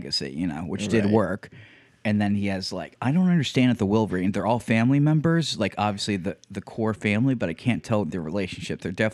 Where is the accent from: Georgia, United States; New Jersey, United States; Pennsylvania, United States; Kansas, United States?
New Jersey, United States; I'm from New Jersey.